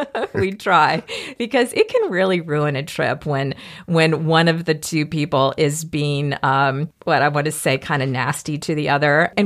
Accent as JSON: {"language": "English", "region": "Mississippi", "country": "United States", "said": "I am from Mississippi, so I know mosquitoes"}